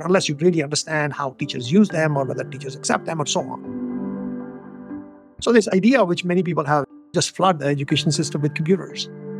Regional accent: Pakistan; I come from Pakistan

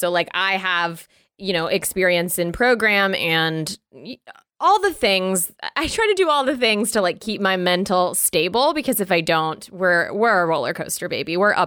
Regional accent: the South, United States; so I was raised in the South.

